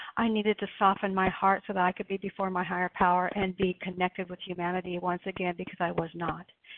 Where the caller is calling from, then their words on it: Wilsonville, Oregon, United States; I'm calling from Wilsonville, Oregon.